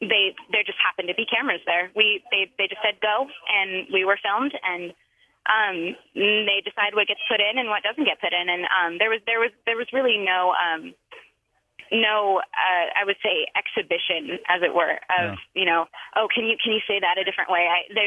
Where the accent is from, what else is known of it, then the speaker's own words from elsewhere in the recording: Modesto, California, United States; I was very into theater in Modesto, in my hometown